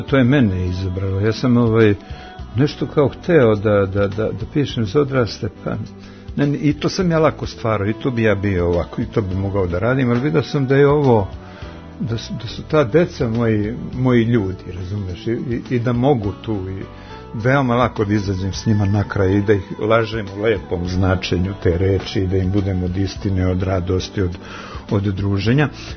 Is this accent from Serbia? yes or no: no; Lipljan, Kosovo; ja sam otud iz Lipljana, iz jednog sela, onog tragičnog. Starogradsko, to je ovako najstradalnije mesto ukupno Jugoslavije u odnosu na broj stanovništva, malo selo, svaki 12. je izginuo.